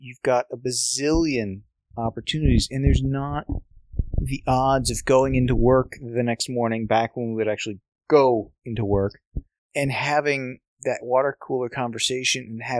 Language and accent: English; California, United States; now in Texas, United States; here I was coming from Southern California to the middle of Texas, definitely some culture shock at that point.